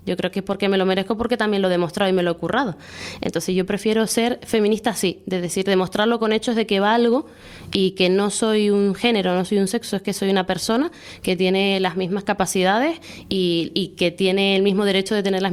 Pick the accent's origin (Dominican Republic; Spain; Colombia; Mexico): Spain; Canary Islands; now in Madrid, Spain; yo soy canaria, yo estoy en Madrid bajo las siglas del Partido Popular, pero siempre defenderé Canarias.